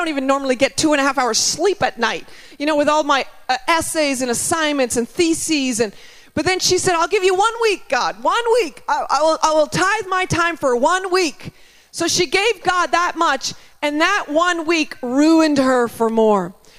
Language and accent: English; Canada; I'm just being too Canadian.